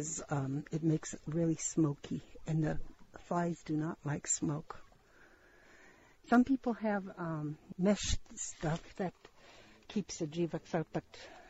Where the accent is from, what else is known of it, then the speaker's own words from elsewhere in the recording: Aniak, Alaska, United States; I'm here from Aniak, Alaska.